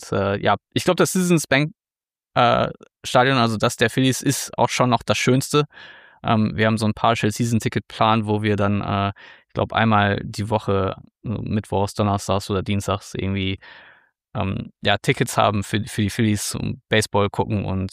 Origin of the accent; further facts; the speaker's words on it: Dortmund, North Rhine-Westphalia, Germany; so als Dortmunder und verwöhnter Bundesliga-Fan